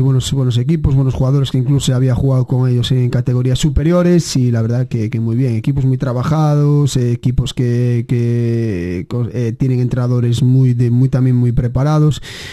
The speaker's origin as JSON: {"language": "Spanish", "town": "Barallobre", "region": "Galicia", "country": "Spain", "said": "bueno, yo soy de Barallobre, o de la Ribera"}